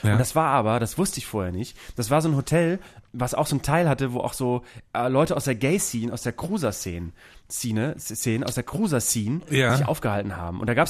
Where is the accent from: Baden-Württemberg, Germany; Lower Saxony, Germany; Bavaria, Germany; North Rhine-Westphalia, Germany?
Lower Saxony, Germany; Schwanewede; in meiner Heimatstadt, in der Nähe von Bremen, also in Schwanewede, in Leuchtenburg